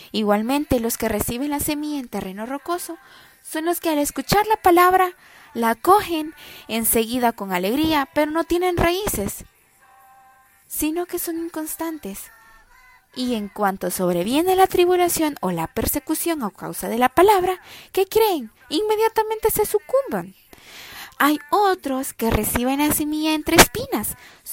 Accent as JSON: {"language": "Spanish", "country": "El Salvador", "said": "de El Salvador."}